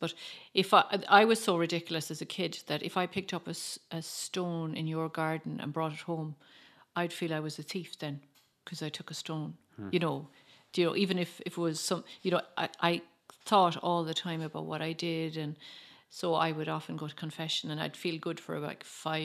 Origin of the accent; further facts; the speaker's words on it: Clare, Munster, Ireland; now in Cork, Ireland; I'm from Clare, County Clare originally. I live in Cork.